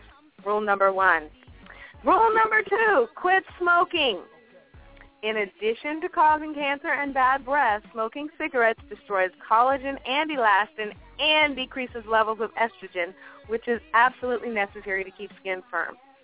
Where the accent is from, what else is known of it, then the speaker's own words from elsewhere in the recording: East Coast, United States; I'm from the East Coast, so I know firsthand.